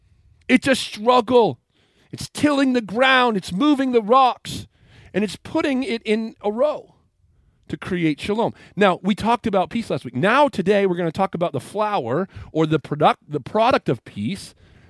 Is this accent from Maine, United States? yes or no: yes; Maine, United States; I went to school in Minnesota, and so I'm from Maine.